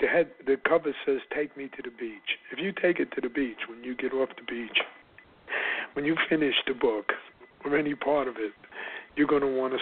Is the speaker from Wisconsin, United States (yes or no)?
no; New York City, New York, United States; born or raised there